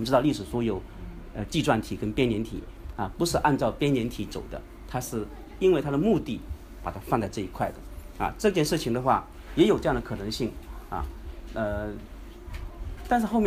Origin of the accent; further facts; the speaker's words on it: China; 我们中国人叫以夷制夷嘛